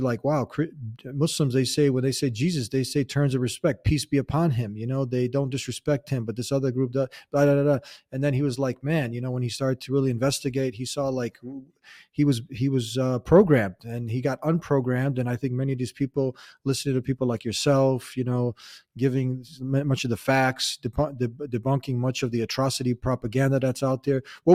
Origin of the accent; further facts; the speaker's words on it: United States; And I'm an American also. I was born here. I want the best for my country.